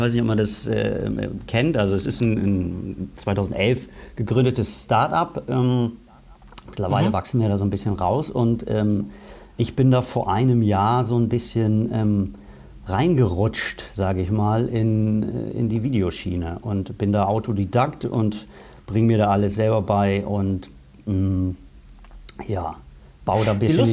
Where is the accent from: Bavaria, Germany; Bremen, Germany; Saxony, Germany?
Bremen, Germany; Also ich komme aus einer Nachbarstadt hier. Ich bin aufgewachsen.